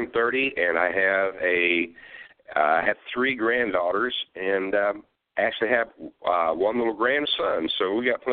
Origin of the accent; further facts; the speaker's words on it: Ohio, United States; Well, I mentioned I grew up on a big farm in southwestern Ohio, and I was the oldest of six kids.